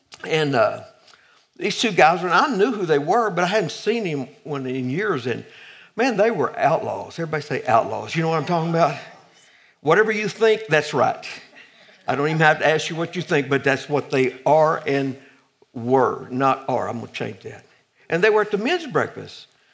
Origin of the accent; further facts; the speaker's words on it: Boswell, United States; I come from Boswell, remember, so I'm in good company.